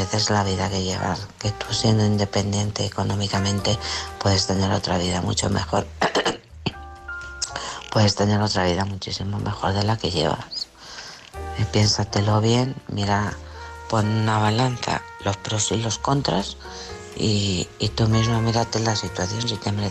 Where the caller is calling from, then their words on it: Alcorcón, Community of Madrid, Spain; de Alcorcón.